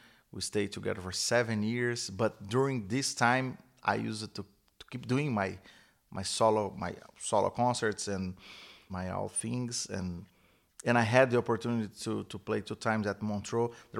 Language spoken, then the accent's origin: English; Franca, São Paulo, Brazil; So I am from Franca. It's a small town in Brazil. I was born there in 1980